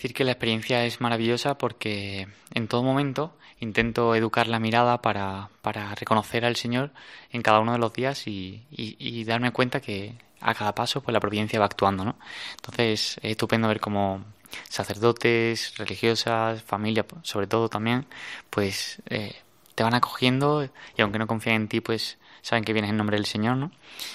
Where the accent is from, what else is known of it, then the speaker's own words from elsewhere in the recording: Seville, Andalusia, Spain; es un joven de 26 años, soy de Sevilla y me he criado en un ambiente católico, he ido a colegio católico y bueno, en Sevilla pues iba a misa diaria